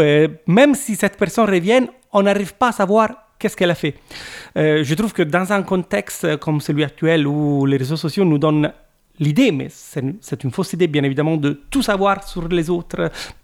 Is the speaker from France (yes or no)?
no; Italy; first language Italian; French is a second language; d'aller en profondeur de choses dont j'avais peur de parler dans ma langue maternelle, l'italienne. À l'époque, j'étais très timide en italien